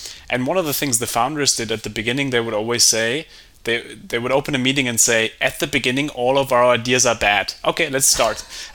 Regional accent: Germany; English is a second language; Like, I grew up in Germany.

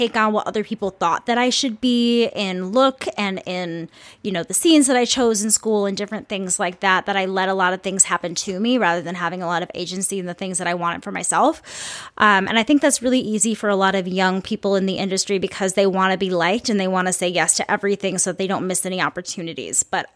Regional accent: Minnesota, United States; And also, though I'm from the Midwest, I'm from Minnesota, I'm from a city that is very, very metropolitan.

